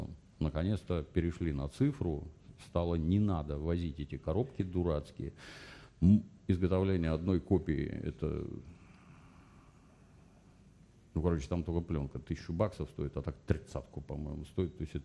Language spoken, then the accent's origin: Russian; Ukraine; born there; я же родился на Украине в военном городке